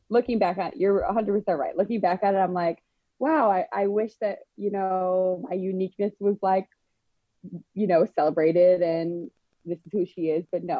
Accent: Elk Grove, United States; I grew up in Elk Grove community.

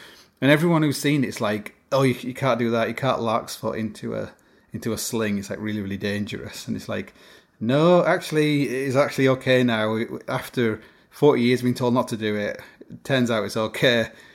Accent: Canada; in brackets, I'm Canadian

